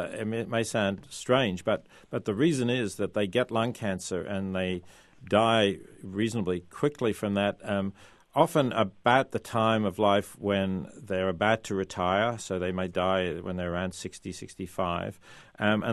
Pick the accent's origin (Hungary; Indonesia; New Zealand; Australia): Australia; I am from Australia